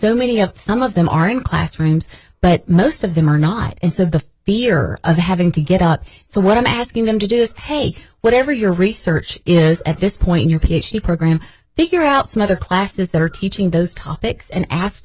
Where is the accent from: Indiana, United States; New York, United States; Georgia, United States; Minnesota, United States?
Georgia, United States; I'm a Georgia girl. I'm from Northeast Georgia, and I grew up being a dancer, which is kind of performative as well.